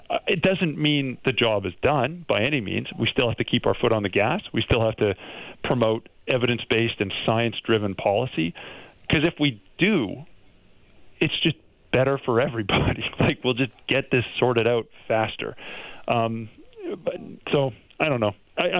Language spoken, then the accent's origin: English; Alberta, Canada; You know, I'm from Alberta originally, and like the May 2 4 long weekend, everyone goes camping